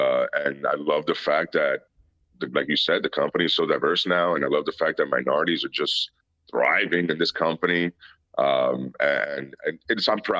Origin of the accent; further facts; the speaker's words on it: Puerto Rico; also born or lived in New York; I was raised in Puerto Rico initially. So in those early years, that's where I really fell in love with the business.